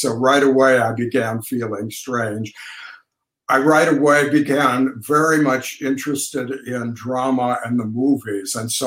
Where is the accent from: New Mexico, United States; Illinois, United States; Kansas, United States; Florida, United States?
Illinois, United States; Rockford; As wonderful as my family was, and Rockford was not a terrible town